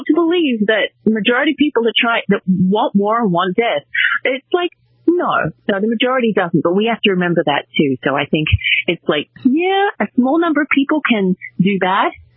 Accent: Sydney, New South Wales, Australia; I was born and raised in Australia. We have a big mix of ethnicities living in Sydney, where I'm from.

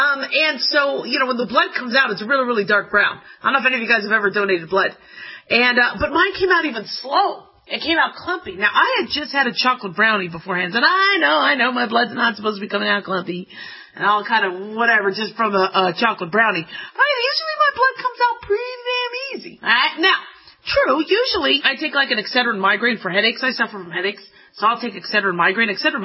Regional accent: Las Vegas, Nevada, United States; I grew up in Las Vegas.

